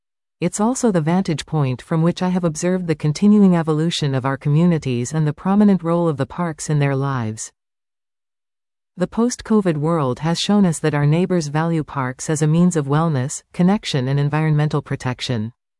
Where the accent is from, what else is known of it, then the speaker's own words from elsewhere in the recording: Reston, Virginia, United States; I grew up in Reston with Lake Fairfax Park as my backyard. That's where I fell in love with nature